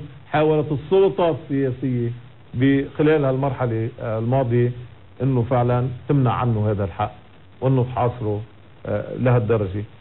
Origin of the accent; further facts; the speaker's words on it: Lebanon; فطبعا نحن حري فينا بالاول كلبنانيين